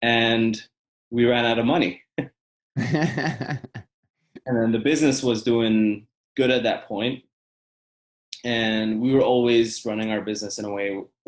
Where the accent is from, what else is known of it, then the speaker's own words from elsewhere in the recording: Egypt; also born or lived in Saudi Arabia; But we, I grew up in Egypt and Saudi Arabia. So did my brother and my family.